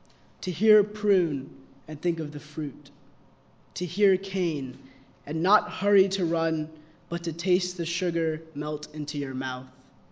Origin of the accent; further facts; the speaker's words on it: Texas, United States; I'm from Texas, so I'll be representing the Southwest region.